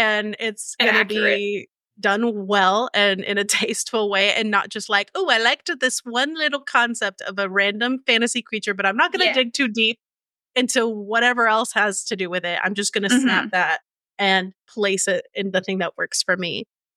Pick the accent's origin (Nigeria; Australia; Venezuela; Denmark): Venezuela; Like my entire family we're all from Venezuela